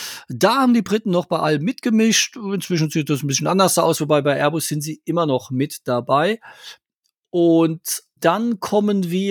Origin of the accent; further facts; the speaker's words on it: Ludwigshafen, Rhineland-Palatinate, Germany; die startet in meiner Heimatstadt Ludwigshafen am Rhein